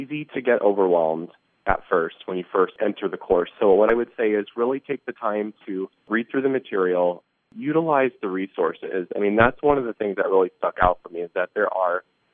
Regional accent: Chicago, Illinois, United States; also born or lived in Iowa City, United States; So I was born in Iowa City, Iowa. My mother and I lived there for about a year. And then we actually ended up going to Chicago because she wanted to go to school to become a doctor. So I actually grew up in downtown Chicago for about 14 years.

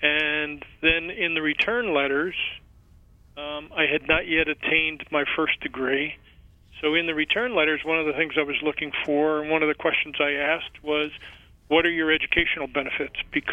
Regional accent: Newark, New Jersey, United States; I grew up in Newark, New Jersey, in an urban environment.

